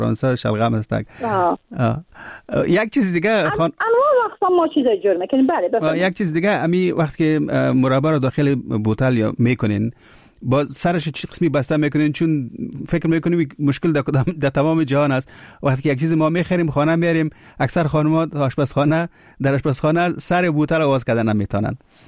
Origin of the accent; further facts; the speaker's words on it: Kabul, Afghanistan; زه اصل کې د کابل یم، په کابل کې د مڼو باغونه ډیر دي